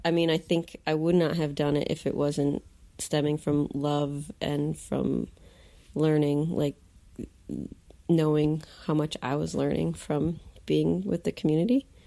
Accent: United States; I hadn't been put in that situation before as a young person growing up in the United States.

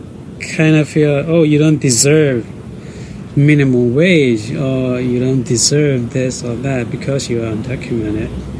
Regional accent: China; I grew up in China, in a small rural island

